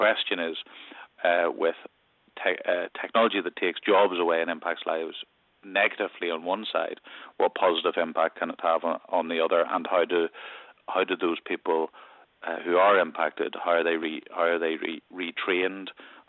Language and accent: English; Northern Ireland, United Kingdom; I grew up in Northern Ireland, where there was conflict for many years